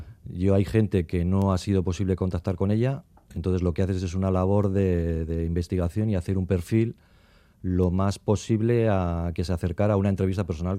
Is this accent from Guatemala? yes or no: no; Barakaldo, Basque Country, Spain; Yo soy natural de Baracaldo.